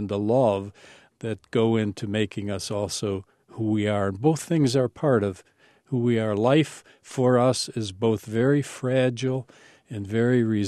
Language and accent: English; Rochester, New York, United States; I grew up in Rochester, New York. I was an inner city kid